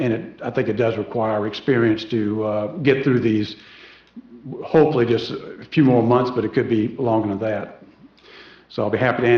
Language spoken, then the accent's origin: English; Charleston, South Carolina, United States; I was born and raised in Charleston.